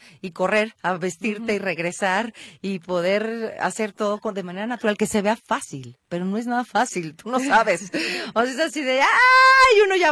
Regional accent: Guadalajara, Jalisco, Mexico; orgullosamente tapatía. yo sí estoy muy arraigada con mi ser, con mis raíces, con lo que soy, con lo mexicana que soy

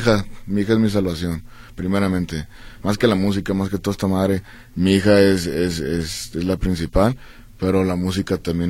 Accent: Tijuana, Baja California, Mexico; Es que yo soy de Tijuana. Uh-huh. Puro 664. Puro Tijuana, Baja Califas

